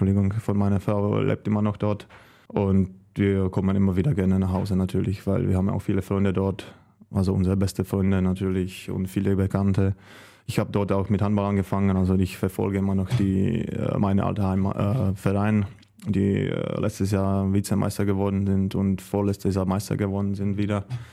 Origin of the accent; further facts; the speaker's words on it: eastern Germany, Germany; ich komme auch ganz aus dem Osten der Republik, aus kleiner Stadt, oder kleiner Stadt, was heißt kleiner Stadt, also aus Stadt Galwina, die jetzt mittlerweile, glaube ich, 52.000 Einwohner hat. Es liegt an der Grenze zu Polen, also deswegen verstehe ich auch ganz gut Polnisch, kann auch ein bisschen sprechen